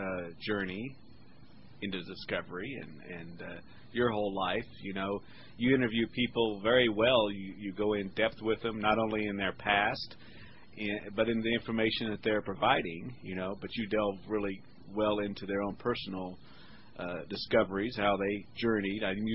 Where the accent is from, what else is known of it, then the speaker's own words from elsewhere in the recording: Oklahoma, United States; I grew up a lot in Oklahoma, and of course that's king of ant land.